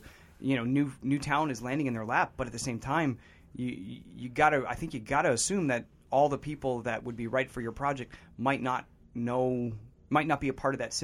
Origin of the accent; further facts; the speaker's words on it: New Hampshire, United States; I grew up in New Hampshire.